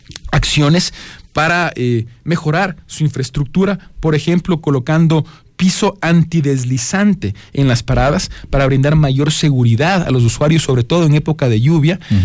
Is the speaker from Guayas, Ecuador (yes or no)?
no; Quito, Pichincha, Ecuador; la solidaridad que como quiteños, que como capital de la República, siempre hemos tenido para con nuestros cantones y provincias hermanas